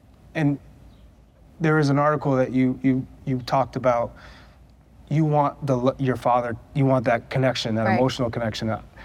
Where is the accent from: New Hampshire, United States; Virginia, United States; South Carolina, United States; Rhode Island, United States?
New Hampshire, United States; I grew up in New Hampshire, which, one, it's all white kids that didn't play soccer for the most part.